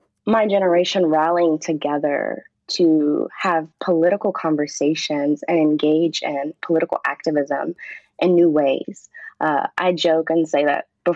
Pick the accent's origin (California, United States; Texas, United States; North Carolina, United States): North Carolina, United States; Durham; I come from a college town. I was raised in Durham, North Carolina, which is home to Duke University, raised between Durham and Chapel Hill